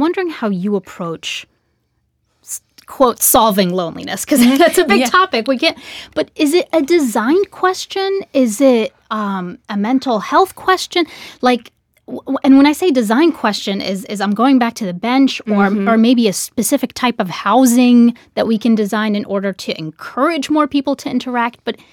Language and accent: English; Egypt; I grew up in Egypt, so each branch of the family lives on a floor, and here you don't really have that.